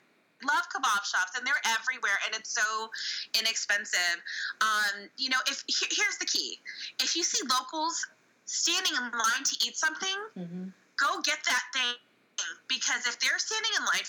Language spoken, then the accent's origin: English; California, United States; And just because I come from California, I'm used to toilet seat covers.